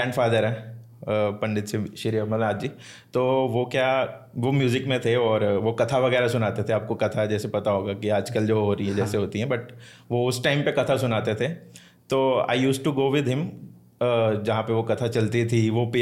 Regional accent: Jammu, Jammu and Kashmir, India; now in Mumbai, India; मेरा home town Jammu and Kashmir है, मैं जम्मू सिटी से हूँ और मुझे बॉम्बे में, आई थिंक अभी मैं बॉम्बे में मूव कर चुका हूँ 10 साल पहले, 2015 या 2014 के एंडिंग में मैं आया था यहाँ पे।

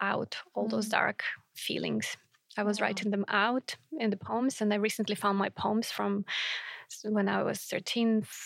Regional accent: Baranovichi, Brest Region, Belarus; I grew up in a town called Baranovichi in the west of Belarus. It's between Brest and Minsk. In a very simple family. My parents are both working class people, you can say.

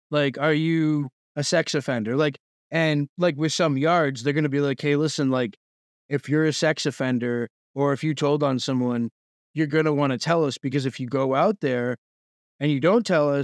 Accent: Boston, Massachusetts, United States; if I'm from Mass, I'm a Boston guy

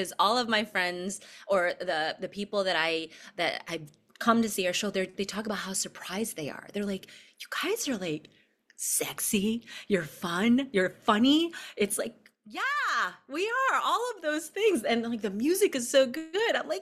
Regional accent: Chicago, Illinois, United States; but I'm a Filipino from Chicago, Illinois.

